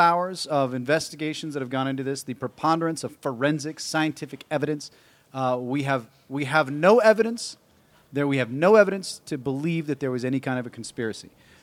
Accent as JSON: {"language": "English", "region": "Iowa", "country": "United States", "said": "I'm from Iowa, so it's Renaissance."}